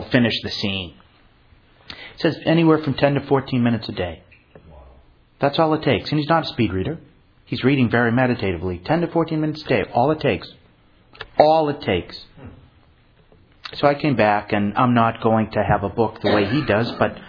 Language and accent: English; Fall River, Massachusetts, United States; from Fall River.